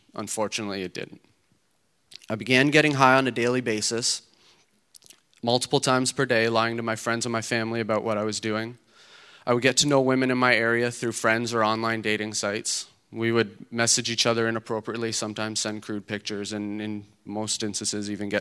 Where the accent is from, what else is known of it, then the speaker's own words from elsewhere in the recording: Napanee, Ontario, Canada; I'm from Napanee, Ontario. I'm 28 years old, and I know that I don't look it.